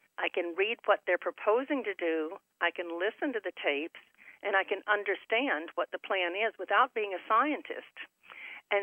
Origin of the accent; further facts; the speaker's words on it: Texas, United States; moved away; And I grew up in Texas, where the sun is much hotter than up here in Connecticut.